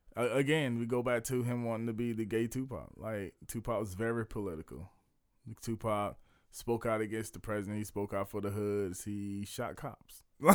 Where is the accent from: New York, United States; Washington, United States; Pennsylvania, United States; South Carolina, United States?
Washington, United States; Yeah, that was the way we grew up in Washington.